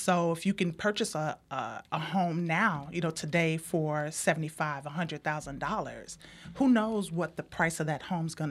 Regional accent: Illinois, United States; now in Milwaukee, United States; And before I moved to Milwaukee, so I'm originally from Illinois.

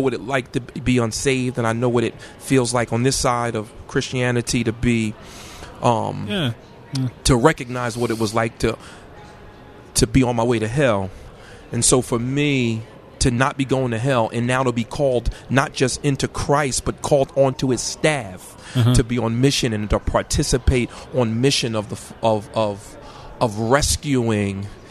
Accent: Paterson, New Jersey, United States; I'm from Patterson, grew up with the blessing of a Christian mother.

